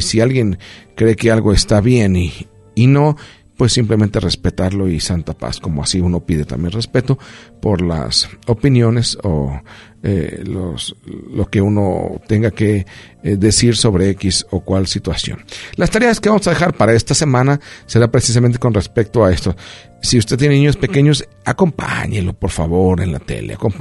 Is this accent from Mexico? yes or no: yes; Mexico; porque pues yo soy mexicano y pues tampoco no me gusta tanto.